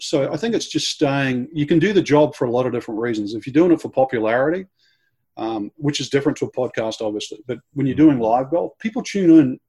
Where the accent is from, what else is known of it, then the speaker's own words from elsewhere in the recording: New Zealand; You know, I come from New Zealand, right?